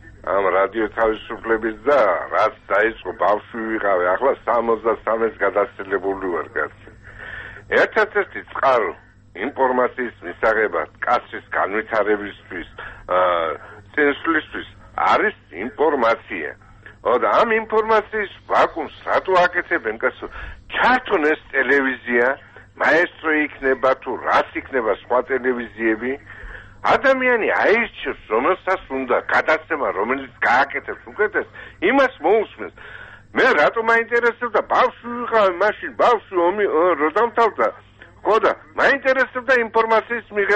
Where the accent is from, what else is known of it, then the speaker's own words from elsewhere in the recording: Georgia; მაგრამ მე ზღვისპირიდან ვარ წარმოშობი